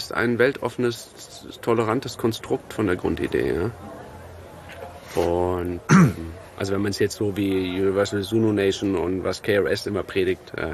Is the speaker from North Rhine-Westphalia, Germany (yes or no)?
no; Frankfurt, Hesse, Germany; vielleicht reden wir uns das auch schön als Frankfurter so hier, oder aus Hessen hier